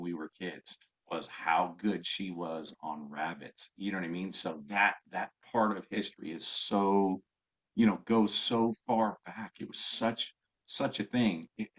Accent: Pennsylvania, United States; my grandfather, like, we grew up in Pennsylvania.

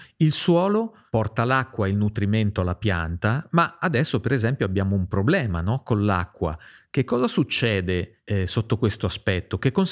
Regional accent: Piedmont, Italy; Io sono piemontese

